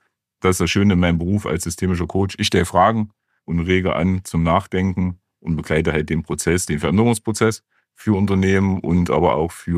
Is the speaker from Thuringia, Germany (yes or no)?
yes; Bad Langensalza, Thuringia, Germany; ich lebe mein ganzes Leben schon in Thüringen, in dem schönen, beschaulichen Städtchen Bad Langensalza. Blühendste Stadt Europas übrigens, waren wir mal vor ein paar Jahren